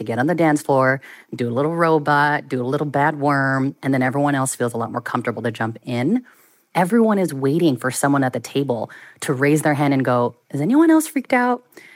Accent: California, United States; when I say that phrase, the Bay Area in me really pops out, and I can't apologize for that. Born and raised in the Bay Area.

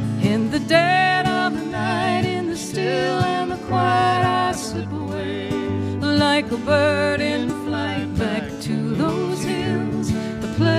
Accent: Wheeling, West Virginia, United States; And we grew up in Wheeling, West Virginia, and a lot of jokes made about West Virginia.

